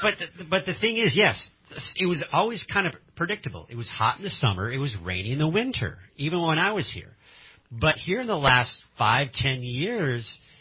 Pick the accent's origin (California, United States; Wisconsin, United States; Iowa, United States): Wisconsin, United States; Milwaukee; born there; now in Reading, United States; I was born in Milwaukee, Wisconsin, eh?